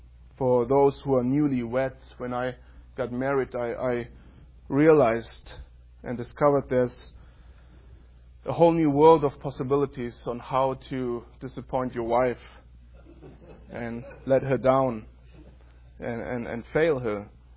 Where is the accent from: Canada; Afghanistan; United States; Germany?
Germany; moved away as an adult; I'm from Germany originally. We came 3 years ago to attend seminary.